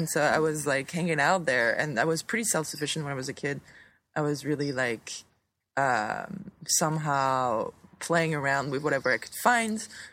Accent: France; And then the other thing is, I'm from France. I went to the Sorbonne University for history and art history degree.

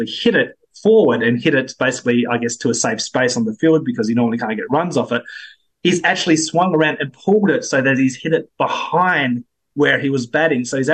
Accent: Australia; I hate to admit this as an Australian and going into the Ashes in just 2 weeks' time

